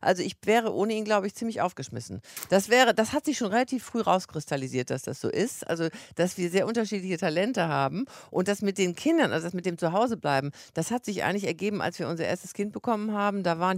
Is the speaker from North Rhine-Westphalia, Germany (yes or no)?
yes; Wuppertal, North Rhine-Westphalia, Germany; born there; now in Hamburg, Germany; Moin Moin sagt man schon in Hamburg, aber ich bin ja nun gebürtige Wuppertalerin